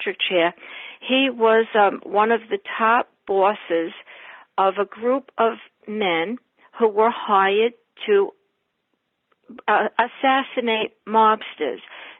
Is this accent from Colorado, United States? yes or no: no; Brooklyn, New York, United States; I mean, I remember, because I grew up in Brooklyn, I remember, hey, I hit the number.